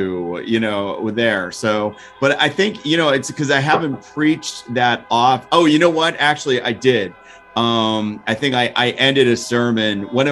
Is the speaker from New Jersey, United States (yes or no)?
yes; Morristown, New Jersey, United States; born there; He was born in Newark, New Jersey. I was born in Morristown, New Jersey.